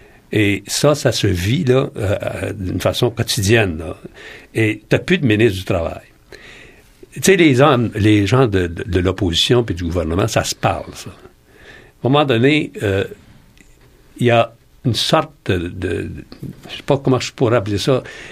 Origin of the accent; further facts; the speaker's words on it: Sorel, Quebec, Canada; Parce que moi, je viens de Sorel.